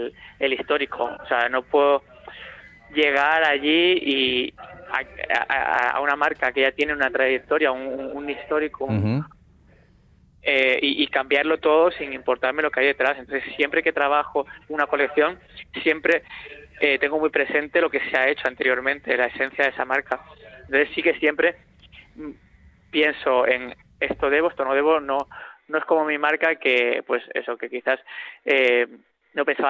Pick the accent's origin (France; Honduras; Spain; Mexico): Spain; Seville, Andalusia; Soy sobrio, pero soy de Sevilla.